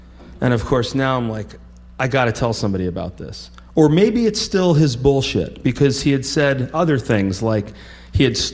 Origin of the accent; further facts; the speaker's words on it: Vermont, United States; I guess because we're both from Vermont and it'll be a nice trip.